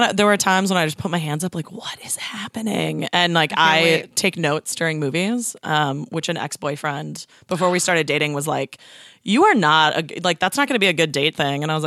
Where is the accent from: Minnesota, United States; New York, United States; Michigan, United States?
Minnesota, United States; also born or lived in Boston, United States / Los Angeles, United States; I born and raised in Minnesota, went to Boston, went to BU for college, lived in LA for a year, like working in the film industry, and then ended up coming back here about 8 years ago.